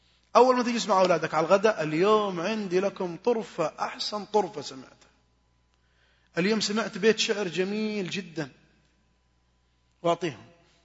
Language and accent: Arabic; Saudi Arabia; هل ترون نحن كمجتمع سعودي، مجتمع عربي خليجي